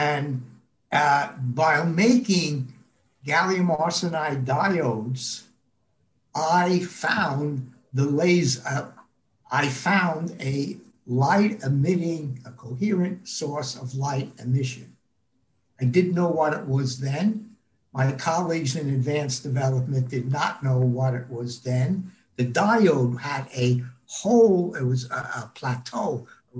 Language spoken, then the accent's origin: English; Bayonne, New Jersey, United States; born there; I was born in New Jersey, and a small city called Bayonne.